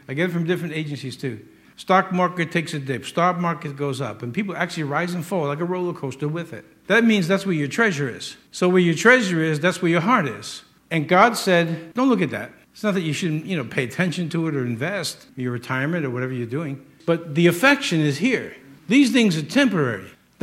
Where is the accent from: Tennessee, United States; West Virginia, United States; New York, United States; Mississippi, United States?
New York, United States; Yonkers; I was a kid from South Yonkers.